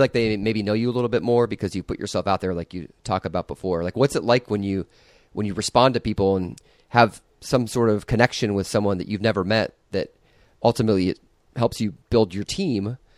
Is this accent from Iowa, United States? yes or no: yes; Iowa, United States; I grew up in Iowa. I say woods.